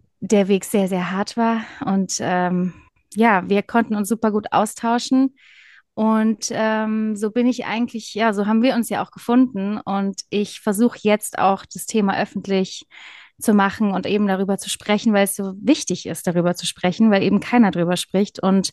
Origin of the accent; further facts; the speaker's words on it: Mannheim, Baden-Württemberg, Germany; Ich komme aus Mannheim, lebe auch in Mannheim